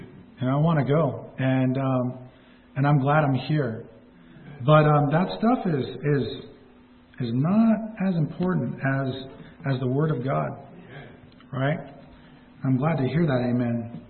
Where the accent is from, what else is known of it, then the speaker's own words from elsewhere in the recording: Anaheim, California, United States; now in Lancaster, United States; born and raised in California, from Anaheim, California, but right now live in Lancaster.